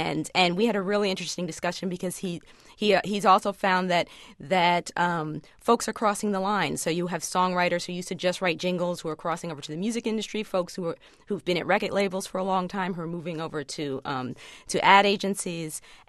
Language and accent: English; Brooklyn, New York, United States; I went to a local music gathering in my hometown of Brooklyn